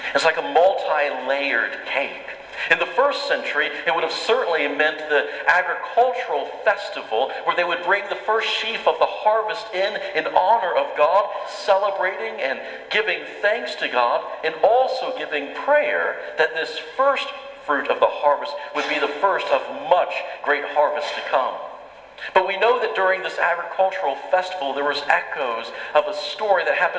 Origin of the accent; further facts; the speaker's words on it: Florida, United States; I remember growing up in Florida. I've grown up most of my life in Florida, had no hurricanes that I experienced until I went away to North Carolina, came back in 2004.